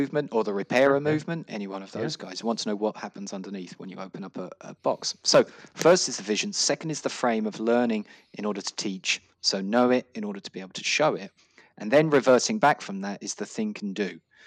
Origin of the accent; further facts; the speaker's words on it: Dublin, Leinster, Ireland; also born or lived in London; So I was born in London, but raised in Dublin.